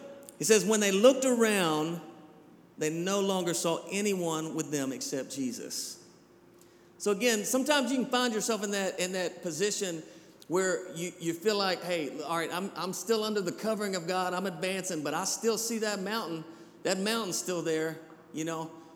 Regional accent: Georgia, United States; born there; also born or lived in Alabama / Kentucky; I was born in Georgia, lived in Alabama, now I'm in Kentucky.

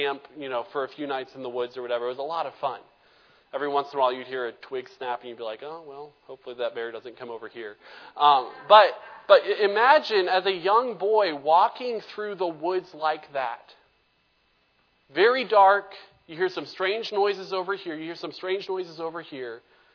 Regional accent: North Carolina, United States; I grew up in North Carolina. We had 1,000 acres of woods all around us.

